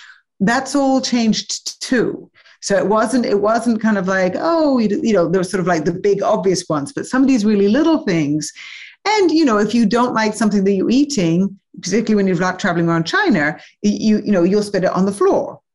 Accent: England, United Kingdom; also born or lived in Hong Kong / Taiwan; now in United States; I grew up in England. I'm originally English, and now I'm American as well.

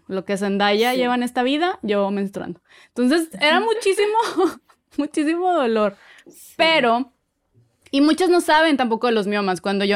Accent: Monterrey, Nuevo León, Mexico; yo soy de Monterrey, es una ciudad al norte del país

